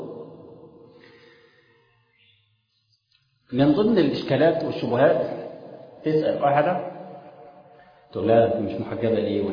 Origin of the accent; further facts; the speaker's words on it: Egypt; انا خلاص انا مصري